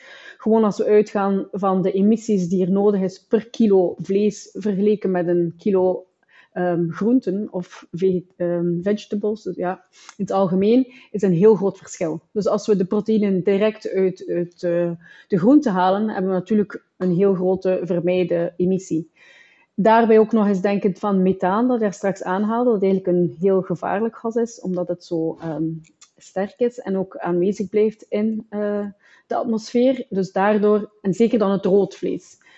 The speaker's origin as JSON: {"language": "Dutch", "country": "Belgium", "moved": "yes", "said": "Nu, ik ben al lang uit België weg"}